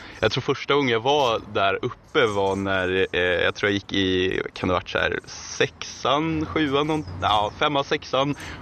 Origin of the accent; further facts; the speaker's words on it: Germany; Swedish is a second language; Jag som tysk borde ju veta, men jag har ju anammat någon form av... ditt uttal här, så att jag hoppas på att det inte min tyska sida blir allt för förelämpad.